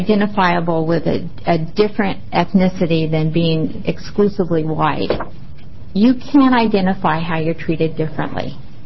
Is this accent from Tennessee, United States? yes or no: no; Staten Island, New York, United States; And I remember clearly I grew up in Staten. My brothers and sisters and I were the only Latino children there